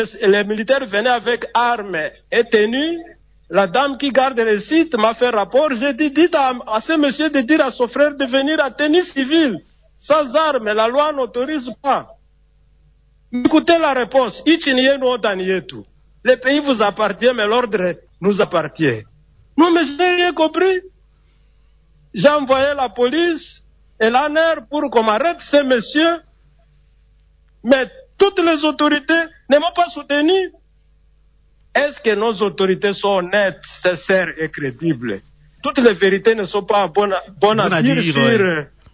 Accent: Aru, Ituri, DR Congo; Je suis de Haru.

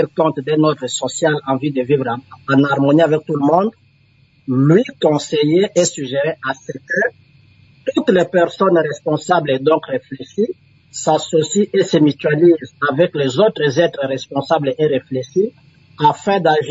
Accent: DR Congo

